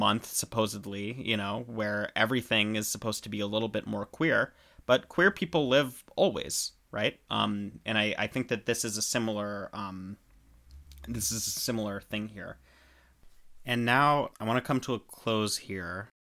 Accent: United States; I mean, I'm an American, right?

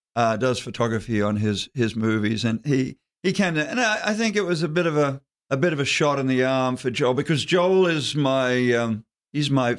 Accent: Australia; but we're Aussie, you know, so we're kind of Australians to a fault.

